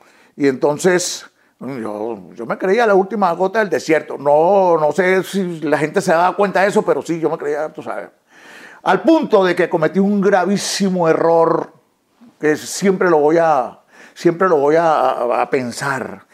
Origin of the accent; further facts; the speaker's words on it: Venezuela; moved away; Lo dejé porque me vine de allá de Venezuela.